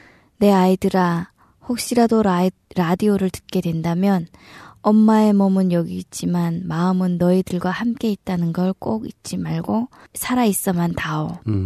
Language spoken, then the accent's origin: Korean; Hamhung, South Hamgyong, North Korea; moved away as an adult; now in Gimhae, South Korea; 저는 함경남도 함흥에서 2015년에 탈북한